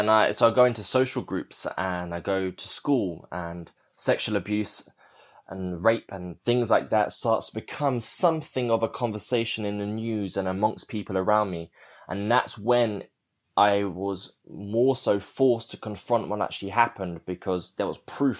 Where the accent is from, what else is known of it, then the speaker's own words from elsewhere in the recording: Chiswick, London, United Kingdom; So I grew up in West London in Chiswick.